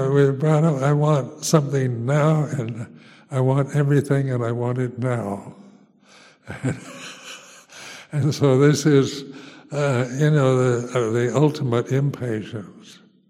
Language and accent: English; United States; But being an American, Americans don't have much patience.